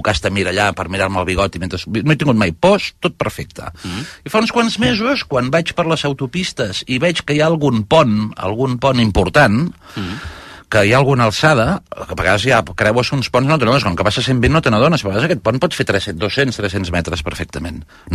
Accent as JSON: {"language": "Catalan", "region": "Catalonia", "country": "Spain", "said": "Si sóc fatxa català."}